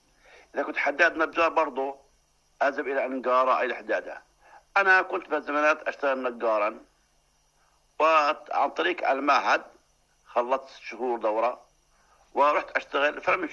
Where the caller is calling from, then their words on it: Jordan; مثلا عندنا بالأردن مثلا كيلو بندورة يشتري بنص يبيعه بدينار